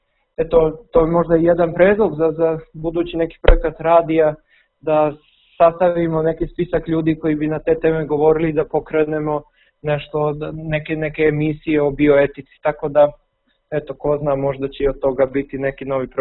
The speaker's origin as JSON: {"language": "Serbian", "town": "Pljevlja", "region": "Pljevlja Municipality", "country": "Montenegro", "said": "a pljevlja, odakle sam ja"}